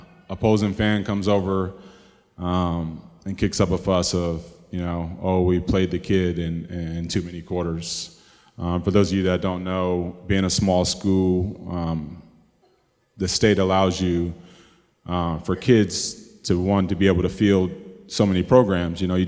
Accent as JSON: {"language": "English", "town": "Syracuse", "region": "New York", "country": "United States", "tie": "born or raised there", "said": "And so growing up in Syracuse, New York, playing sports helped kind of keep me away from what was actually going on."}